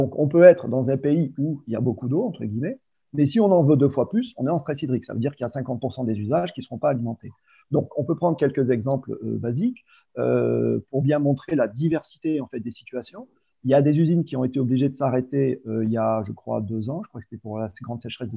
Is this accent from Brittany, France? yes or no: no; Provence-Alpes-Côte d'Azur, France; on a l'habitude en Provence, moi j'habite enfin, je viens de Provence en grande partie.